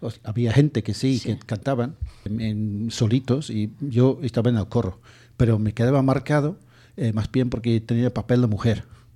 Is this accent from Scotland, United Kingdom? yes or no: no; Manchester, North West England, United Kingdom; Spanish is a second language; la única actuación que he hecho yo en mi vida, que era en secundaria, en mi pueblo de Manchester